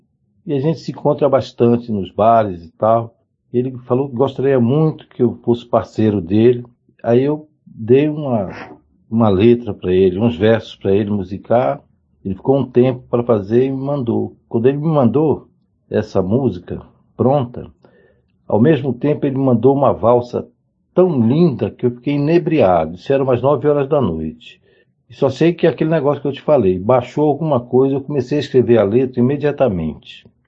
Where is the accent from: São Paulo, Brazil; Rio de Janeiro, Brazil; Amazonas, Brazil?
Amazonas, Brazil; Itacoatiara; also born or lived in Manaus; Eu nasci em Manaus, onde eu morei até os 6 anos. Com cerca de 6, 7 anos, meu pai foi transferido para uma cidadezinha chamada Itacoatiara, na margem esquerda do rio Amazonas, que é aquele gigante, e tive uma das mais belas infâncias que se pode querer.